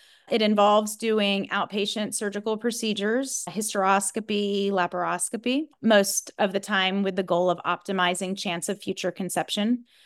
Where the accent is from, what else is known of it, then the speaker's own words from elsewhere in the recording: Virginia Beach, Virginia, United States; I grew up in Virginia Beach, which is in very close proximity to Norfolk, Virginia